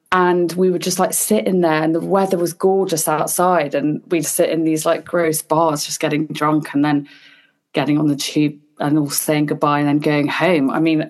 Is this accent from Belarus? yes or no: no; Hong Kong; in terms of sort of growing up in Hong Kong and places like